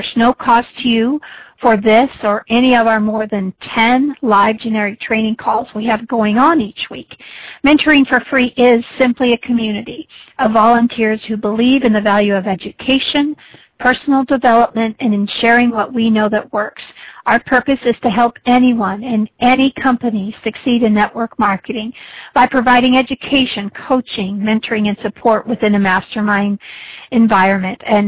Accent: Mesa, Arizona, United States; I'm from Mesa, Arizona.

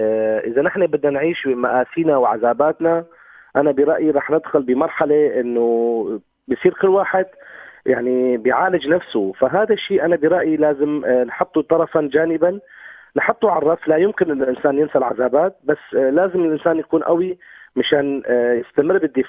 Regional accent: Syria; now in Germany; مثلا أنا هلا من سوريا عايش بألمانيا

